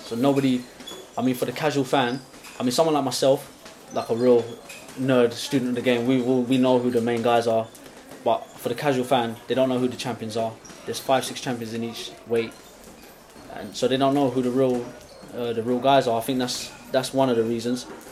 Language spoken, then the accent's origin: English; Newham, London, United Kingdom; I'm from Newham, East London.